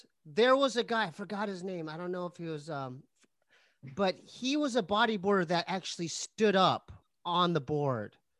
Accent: Poway, California, United States; me and my brother, you know, because we're from Poway, and so that's not near the ocean.

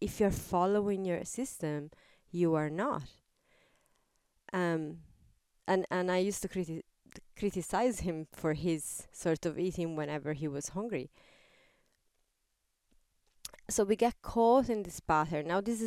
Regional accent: Italy; English is a second language; I'm coming from Italy, he's coming from Ireland.

